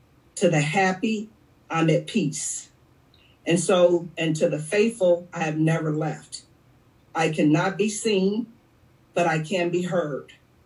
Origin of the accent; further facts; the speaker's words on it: East St. Louis, Illinois, United States; Growing up in East St. Louis, we didn't hit the clubs until 11 o'clock at night